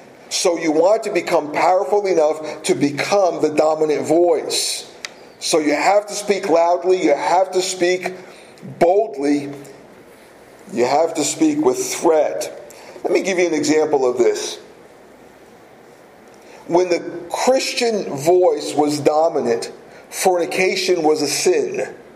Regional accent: Brazil; Now, if I was back in my home country in Brazil, things would be different.

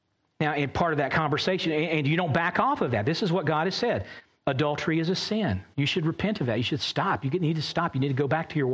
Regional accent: the South, United States; that's what I think of as I grew up in the South in America

